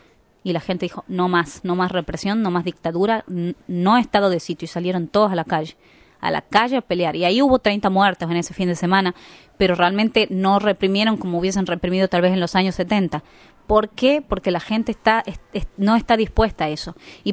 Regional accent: Argentina; nos decía, ¿de dónde sos? De Argentina.

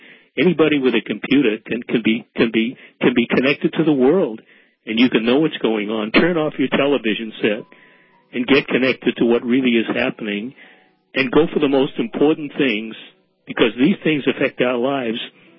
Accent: Illinois, United States; If we lived in peace, say, in my home state of Illinois

